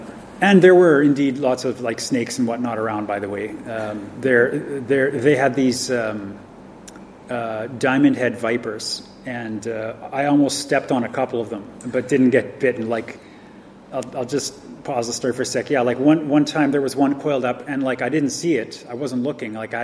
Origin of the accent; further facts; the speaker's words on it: Canada; Like, I'm from Canada, and Canadian culture and Sri Lankan culture, like, they are very different